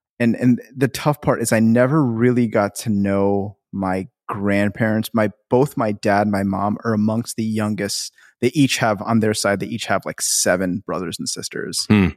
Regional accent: India; born there; I was born in India in the 80s, and my folks or my mom and dad are both Indian. So we're like, we joke that we're like millionth generation Indian.

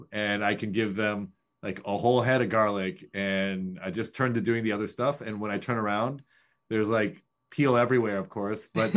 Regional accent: Midwest, United States; I grew up in the Midwest in a small town. My parents were immigrant entrepreneurs.

